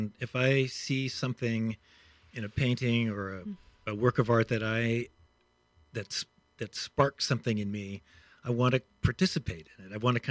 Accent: Pittsburgh, Pennsylvania, United States; Pittsburgh, Pennsylvania.

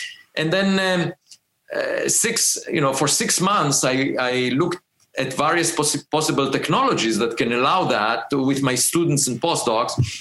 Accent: Israel; English is a second language; I grew up in Israel, and there is an obligatory military service

